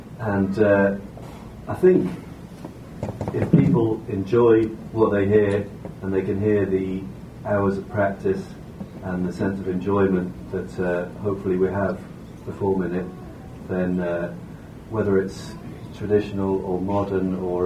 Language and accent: English; England, United Kingdom; I'm not actually from Ireland myself. I'm from over the water in England. But hopefully I'm an honorary Irishman.